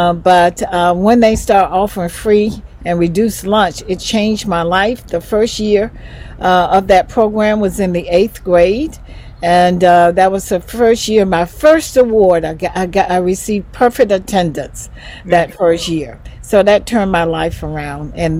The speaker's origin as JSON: {"language": "English", "town": "Asheville", "region": "North Carolina", "country": "United States", "tie": "born or raised there", "said": "born and raised in Asheville, North Carolina, in the projects. So I grew up in the projects, and I went to Asheville High School"}